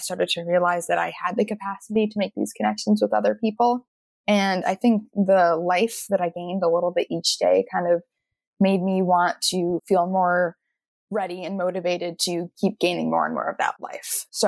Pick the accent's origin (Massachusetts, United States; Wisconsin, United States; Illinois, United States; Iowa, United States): Massachusetts, United States; actually in my hometown of Massachusetts, one of my best friends was working at a mental health center for youth